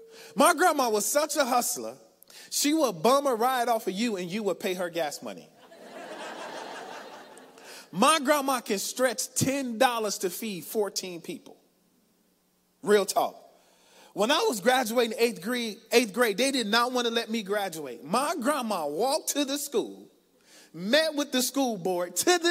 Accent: Chicago, Illinois, United States; But I'm originally from Chicago, born and bred. I grew up in a housing project called Augel Gardens on the south side of Chicago.

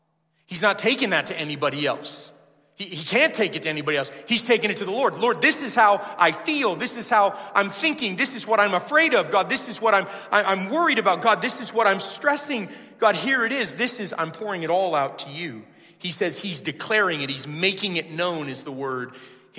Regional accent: California, United States; I grew up in Southern California. There were times we would go to the beach.

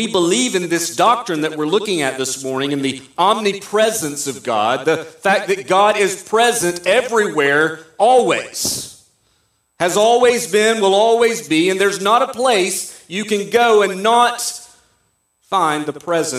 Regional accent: the South, United States; accent: southern; sorry, my little southern accent just came out, lifetime.

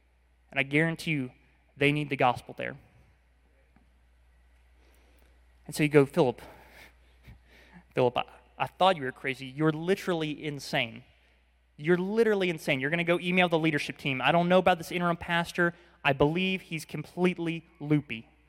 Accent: Georgia, United States; We're not going to back down just because we're from the North Georgia mountains.

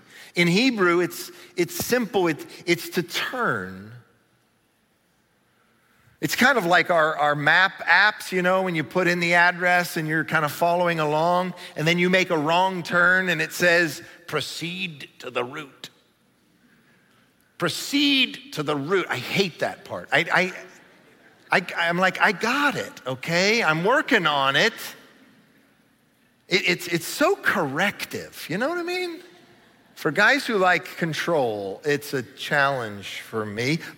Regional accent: Cincinnati, Ohio, United States; Man, I tell you what, I grew up in Cincinnati back when fireworks were illegal.

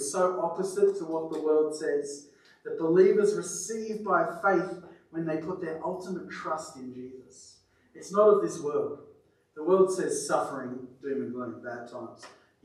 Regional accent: Victoria, Australia; born there; I was born in Victoria, so don't stone me.

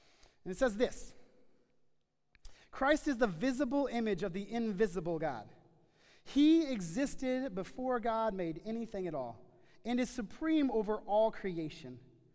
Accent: Texas, United States; I'm from Texas, and it exists, Paris, Texas.

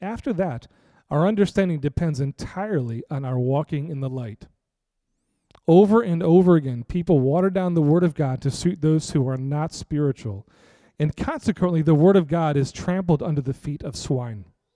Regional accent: United States; See, let's face it. As American Christians, we'd much rather that the precious things of the kingdom get trampled than us.

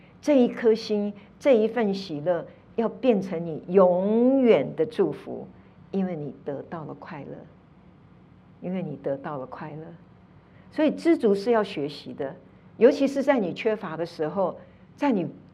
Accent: Taiwan; 所以我是从台湾来的，那个时候台湾很流行这个啊。

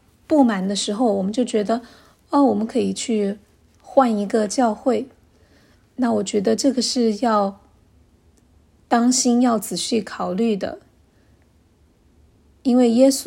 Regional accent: Canada; 我们是加拿大人，我们不这个庆祝美国的这个十一月的感恩节

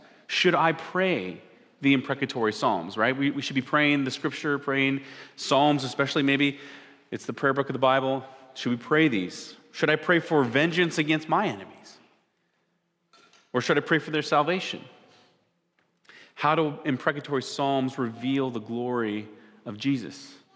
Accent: Curlew, Washington, United States; also born or lived in Spokane, Washington; I am originally from Spokane. I grew up in Curlew, Washington. 10 bonus points if you know where that is.

